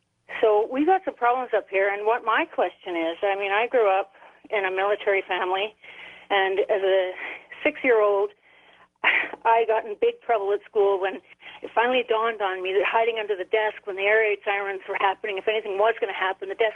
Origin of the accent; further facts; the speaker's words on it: Calgary, Alberta, Canada; Oh, yeah. I'm from Calgary, Alberta.